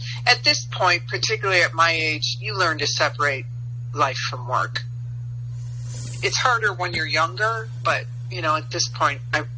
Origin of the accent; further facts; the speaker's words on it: Chicago, Illinois, United States; accent: Chicago; I am a Chicagoan. I was born and raised here. So you do get a sense of place when I'm on screen, because there is no losing this Chicago accent.